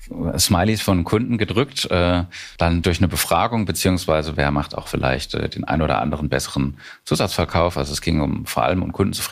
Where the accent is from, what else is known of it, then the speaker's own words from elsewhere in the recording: Walldürn, Baden-Württemberg, Germany; Das ist hier auf dem Land einfach so, man kennt sich. … hier auf dem Dorf in Walldürn. Ich bin hier in der Apotheke groß geworden.